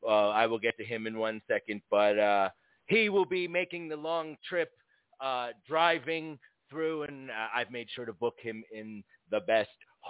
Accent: Brooklyn, New York, United States; born there; And then I have some friends in New York, because I was born in Brooklyn, New York.

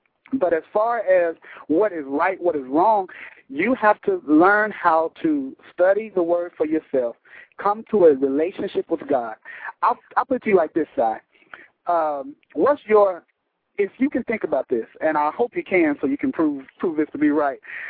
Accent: Nashville, Tennessee, United States; I grew up on the Channel 17 here in Nashville.

